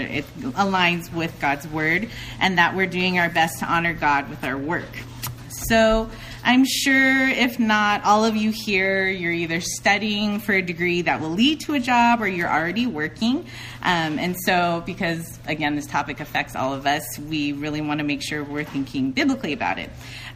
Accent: California, United States; I grew up in Orange County, so close, down the street, Huntington Beach.

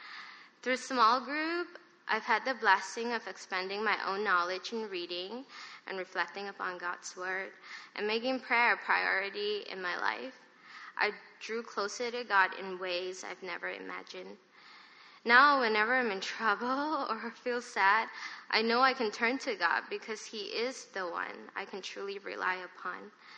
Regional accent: Kuala Lumpur, Malaysia; moved away as an adult; now in United States; I was born and raised in Kuala Lumpur, Malaysia. I came to the U.S. as an international student in 2005. Went to college in North Carolina for my senior year.

